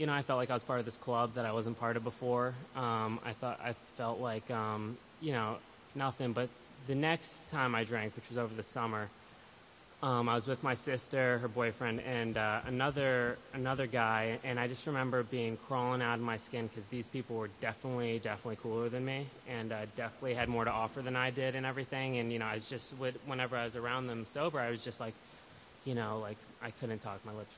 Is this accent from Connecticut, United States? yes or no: yes; Greenwich, Connecticut, United States; So, I was born in Connecticut. I grew up in Greenwich, Connecticut.